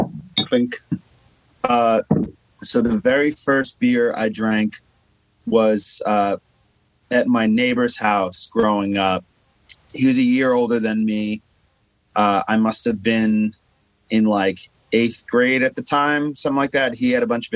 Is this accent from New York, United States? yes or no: yes; Long Island, New York, United States; And I'm from Long Island, New York.